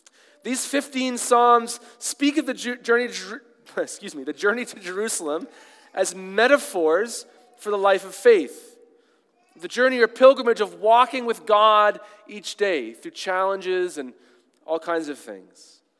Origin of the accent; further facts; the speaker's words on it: Toronto, Ontario, Canada; born there; also born or lived in United States / England / Kenya; Well, I was born here in Toronto, but as many of you know, and I've told you many times, I didn't spend most of my childhood here. My family moved around a lot when I was a kid.